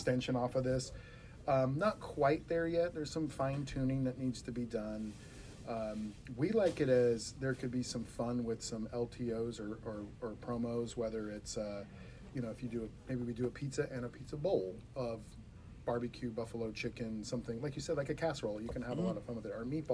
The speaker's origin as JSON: {"language": "English", "region": "California", "country": "United States", "tie": "born or raised there", "said": "In Southern California. So very close."}